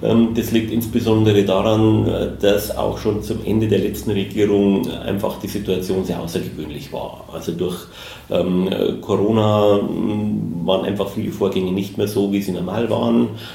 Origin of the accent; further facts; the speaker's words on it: Bavaria, Germany; now in Berlin, Germany; Ja, ich glaube, für den Bayern ist es leichter mit den Preußen als für die Preußen mit den Bayern. Es ist total spannend in Berlin